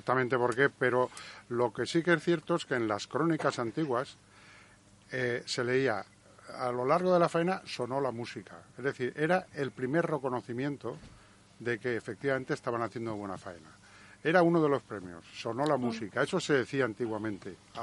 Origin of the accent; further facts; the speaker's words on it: Valencian Community, Spain; nosotros como valencianos